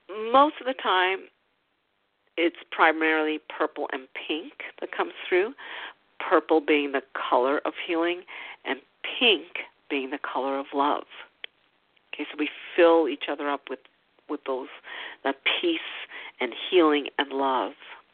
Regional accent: Ottawa, Ontario, Canada; my hometown in Ottawa, Ontario, Canada.

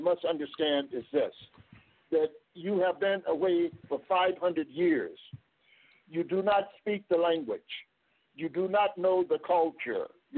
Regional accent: Ghana; I'm speaking as a Ghanaian, I am a Ghanaian.

